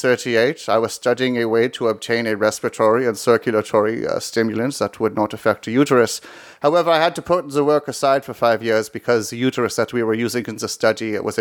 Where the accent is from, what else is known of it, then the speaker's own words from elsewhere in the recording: Switzerland; accent: German; Did I say I clearly know that I am from Swiss? Of course, that's why I'm speaking with a German accent.